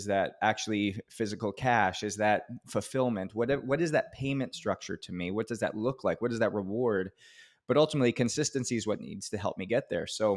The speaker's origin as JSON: {"language": "English", "country": "Canada", "tie": "born or raised there", "said": "I was born and raised in Canada, and I grew up playing hockey just like every other kid"}